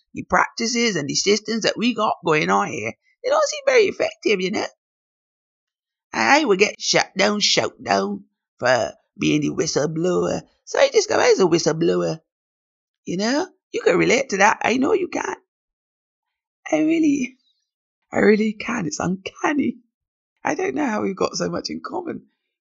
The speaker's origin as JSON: {"language": "English", "country": "Barbados", "accent": "Bajan", "said": "I don't care if you don't like my Bajan accent. I don't care if you don't think I talk proper enough, even as a Bajan to Bajan person. This is how I talk."}